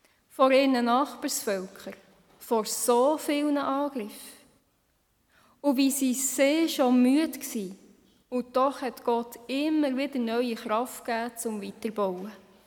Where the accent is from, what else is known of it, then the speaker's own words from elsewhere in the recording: Switzerland; Auch wir als Schweizer Volk haben durch das Jahr eine so manche Gelegenheit